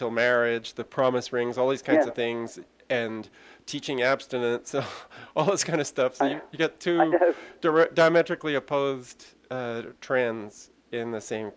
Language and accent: English; England, United Kingdom; also born or lived in Canada; growing up in England and Canada